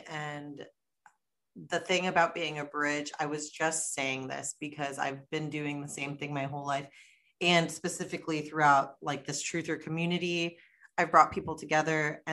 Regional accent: Florida, United States; I always thought that I loved that type of stuff because I'm from Florida.

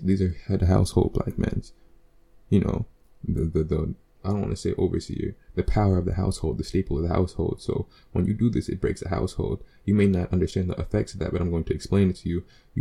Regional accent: New York, United States; I mean, I'm from New York, so let's just talk about New York.

